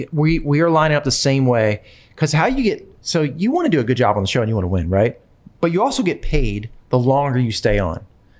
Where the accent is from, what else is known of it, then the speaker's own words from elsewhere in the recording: Delaware, United States; I was extremely excited for my Delaware boy, and we're both from Delaware.